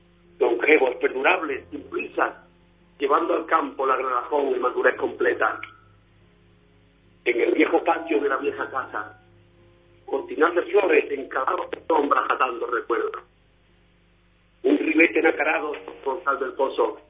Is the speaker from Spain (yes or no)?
yes; Trigueros, Andalusia, Spain; Bueno, yo soy natural de Triguero, ¿vale?